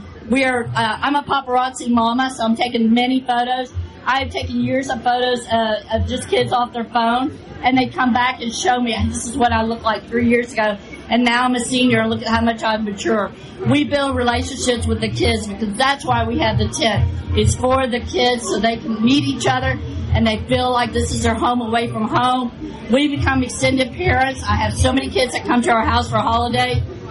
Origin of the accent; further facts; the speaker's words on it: Texas, United States; Oh, no. Hey, I'm from Texas. It's always Mexican.